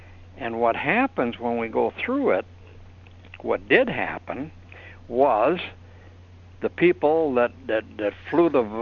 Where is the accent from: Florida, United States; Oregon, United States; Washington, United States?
Florida, United States; I'm from Florida.